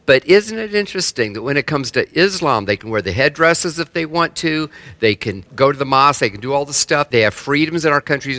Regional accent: Orlando, Florida, United States; She's in my hometown of Orlando.

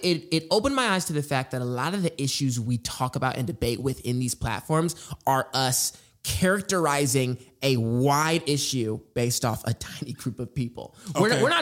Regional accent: Nashville, Tennessee, United States; You know, me growing up in Nashville, you being from Baltimore, we're used to a hospital being on every block, right?

